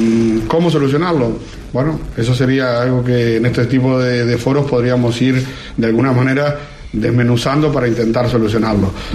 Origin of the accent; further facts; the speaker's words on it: Uruguay; moved away; yo soy uruguayo, pero llevo 18 años viviendo aquí, pero he viajado bastante.